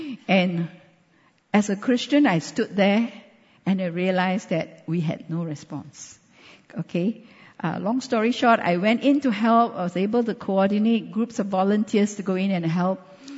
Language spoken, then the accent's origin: English; Khon Kaen, Thailand; Okay, every time I say I come from Khon Kaen, they say, Chiang Mai? No.